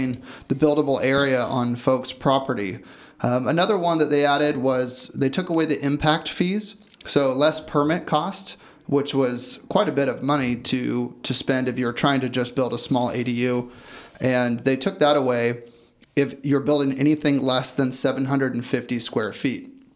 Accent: California, United States; really a native to the Bay Area, born and raised in Sonoma County.

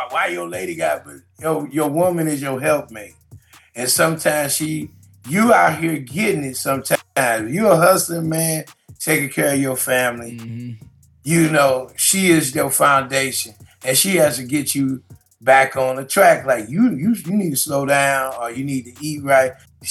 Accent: St. Louis, Missouri, United States; Man, I love KC. You know I'm from St. Louis.

